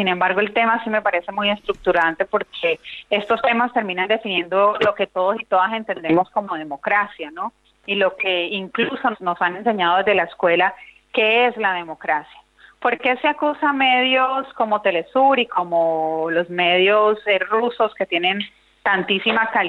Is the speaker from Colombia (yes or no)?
yes; Colombia; Colombia, que es un país que, como tú dices, obviamente yo pues tengo muchísima relación porque es mi país de origen